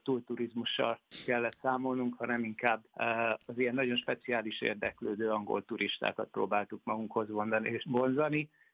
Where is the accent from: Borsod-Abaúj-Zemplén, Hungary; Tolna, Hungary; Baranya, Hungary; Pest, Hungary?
Baranya, Hungary; Pécs; visszatértem a Szüke Pátriámba, Pécsi, ugyanis Pécsről származom